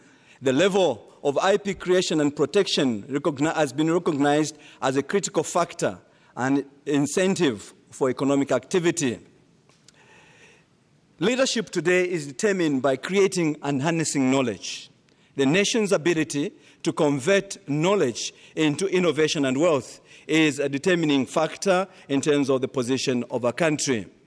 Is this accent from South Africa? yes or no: yes; South Africa; and I'm also coming from South Africa.